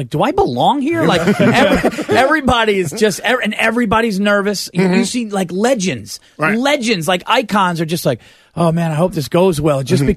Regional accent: New York, United States; So I'm from Westchester County.

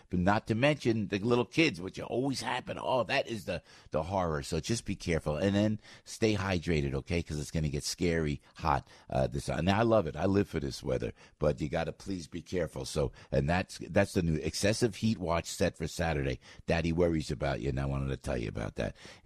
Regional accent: New York, United States; Is it because we're from New York that we are more aware of this?

